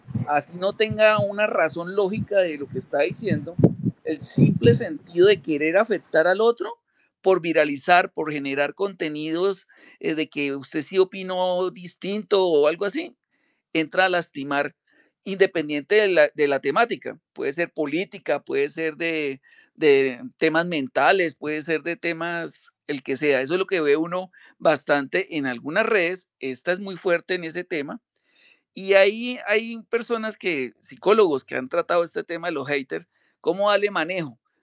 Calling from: Bogotá, Colombia; Yo estoy en Bogotá.

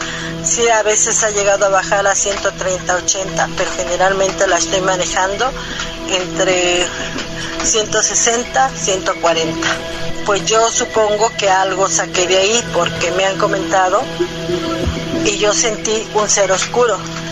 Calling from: Mexico City, Mexico

